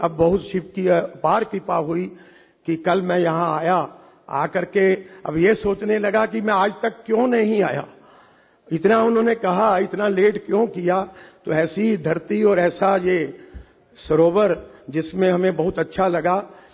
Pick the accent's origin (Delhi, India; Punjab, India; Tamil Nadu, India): Punjab, India; Ludhiana; moved away as an adult; now in Varanasi, India; मैं लुधियाना का पंजाब का रहने वाला हूं और 1992 में मैं काशी में आया था सोच करके कि कोई इंडस्ट्री लगाना है।